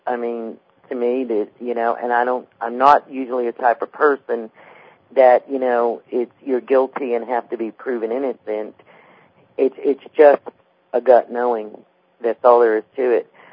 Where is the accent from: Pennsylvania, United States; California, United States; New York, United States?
New York, United States; New York City; growing up in New York City, we, you know, were made very aware of the dangers that could befall a child.